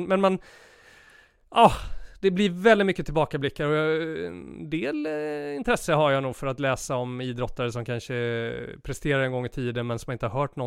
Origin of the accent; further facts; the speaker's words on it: Sweden; jag måste säga det, som svensk är det ju tidernas ögonblick, idrottsögonblick, när Ravelli tar straffen.